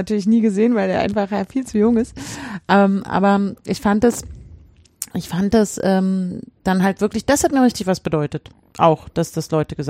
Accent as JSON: {"language": "German", "town": "Chemnitz", "region": "Saxony", "country": "Germany", "said": "hey, ich komme aus Chemnitz, ne?"}